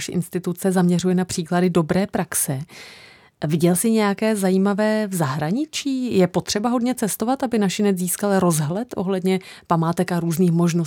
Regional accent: Prague, Czechia; Když jsem byla dítě, vyrůstala jsem v Praze, tak všechno bylo neuvěřitelně oprýskané.

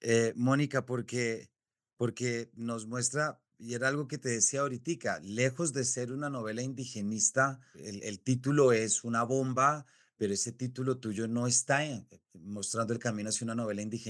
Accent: Colombia; lo digo como colombiano

